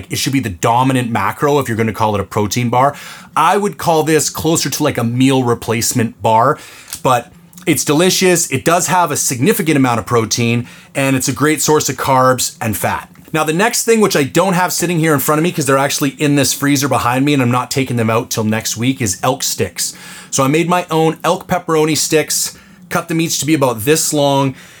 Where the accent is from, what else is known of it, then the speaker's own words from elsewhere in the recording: Canada; It's the most practical and affordable option for me as a Canadian.